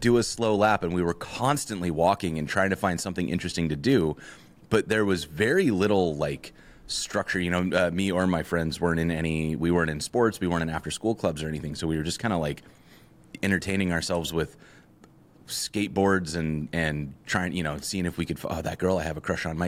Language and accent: English; Whitefish, Montana, United States; now in Portland, United States; I am from Montana. I lived in Montana until, let's see, when did I move? About 2010, 2011, I moved to Portland. Cool. And I grew up in Whitefish, which is a small town about an hour from the Canadian border.